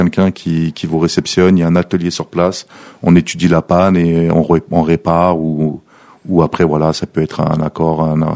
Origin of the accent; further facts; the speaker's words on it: Sarcelles, Île-de-France, France; je suis un enfant de Sarcelles. J'ai grandi et évolué à Sarcelles.